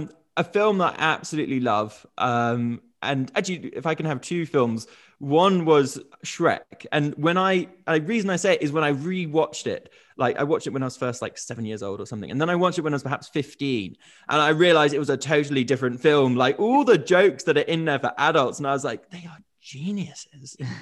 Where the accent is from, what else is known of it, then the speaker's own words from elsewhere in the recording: United Kingdom; I'm actually from Britain